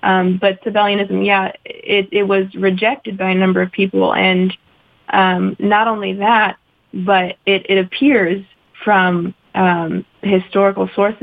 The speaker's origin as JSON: {"language": "English", "region": "Ohio", "country": "United States", "said": "Right. I'm from Northwest Ohio, about 5-hour drive."}